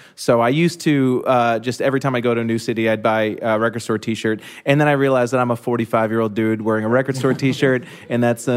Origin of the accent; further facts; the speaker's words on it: Massachusetts, United States; now in New York City, United States; You know, I've never been a big fan of my hometown. I moved here mostly because when I was growing up, everybody was like, we hate New York City. I was like, well, I hate you, so I guess I'm going to New York.